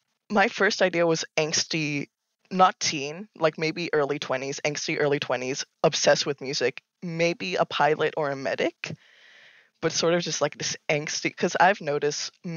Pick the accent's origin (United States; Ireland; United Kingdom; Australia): Australia; he was like, you're Australian. I'm Australian. Let's play a game together.